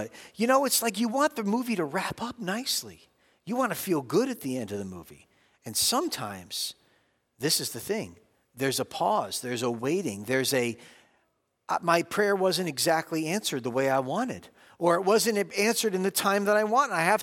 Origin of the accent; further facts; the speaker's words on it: United States; Because I'm an American.